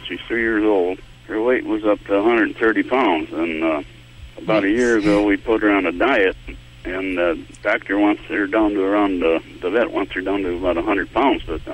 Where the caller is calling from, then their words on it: Muskegon, Michigan, United States; I'm in Muskegon, Michigan right now.